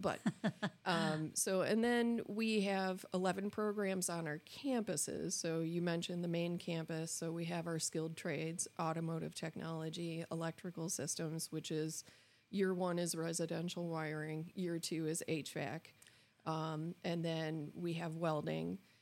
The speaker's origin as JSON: {"language": "English", "region": "New York", "country": "United States", "said": "I'm originally from Western New York."}